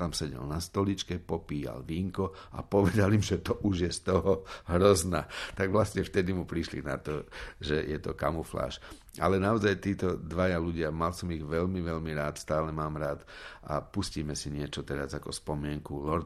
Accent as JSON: {"language": "Slovak", "town": "Radvaň", "region": "Banská Bystrica Region", "country": "Slovakia", "tie": "born or raised there", "said": "u nás v Radvani, kde som vyrastal pri Banskej Bystrici"}